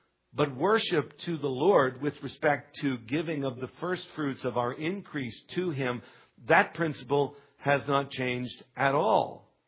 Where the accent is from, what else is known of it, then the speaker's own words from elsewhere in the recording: Pennsylvania, United States; As I was raised in Western Pennsylvania, and by no means were we raised in poverty, but by 21st century New York standards, We were a pretty poor family.